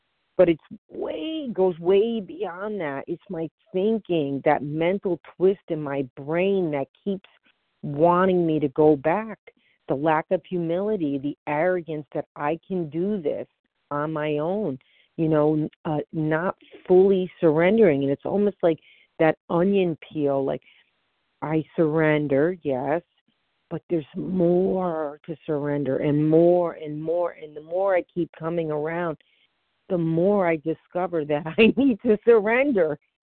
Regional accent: Connecticut, United States; Hi, everyone. … I'm from Connecticut

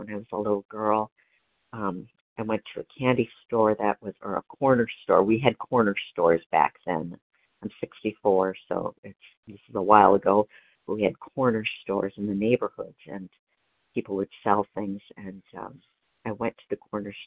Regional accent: Wisconsin, United States; Yeah, I grew up in Wisconsin, actually, and I'm very happy here. It's always been home.

